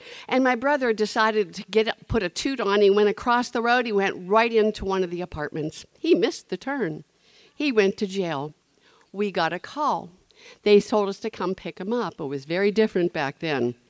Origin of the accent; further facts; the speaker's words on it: Trafford, Pennsylvania, United States; born there; I was born in Trafford, Pennsylvania, a little town.